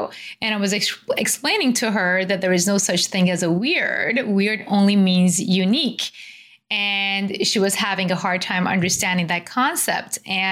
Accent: Iran; I was born and raised in Iran and then I was Jewish. So I was like a minority there

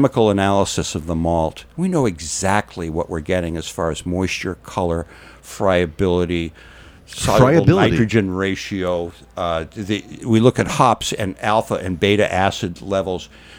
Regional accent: Maine, United States; I'm from Maine, you know. I don't have much to do in the winter.

